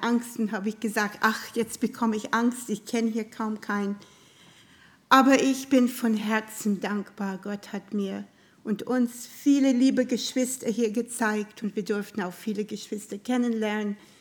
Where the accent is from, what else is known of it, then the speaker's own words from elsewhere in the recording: Canada; Wir sind aus Kanada und deshalb kennen wir auch kaum Leute hier.